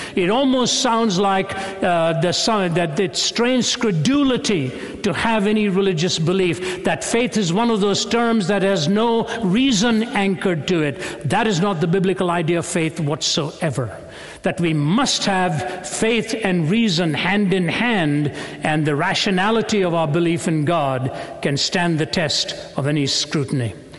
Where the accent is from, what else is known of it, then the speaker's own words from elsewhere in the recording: Delhi, India; also born or lived in Chennai; I was born and raised in India, born in Chennai in the south, raised in Delhi in the north, so spoke both of the languages, Tamil from the south and Hindi from the north.